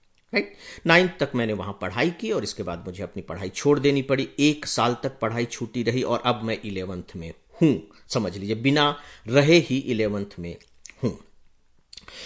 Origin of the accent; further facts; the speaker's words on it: Chhattisgarh, India; in fact हमारे गांव में 8वीं तक ही स्कूल था, 9th पढ़ने के लिए मैं डिस्ट्रिक्ट हेडक्वार्टर जो अंबिकापुर है वहां चला गया था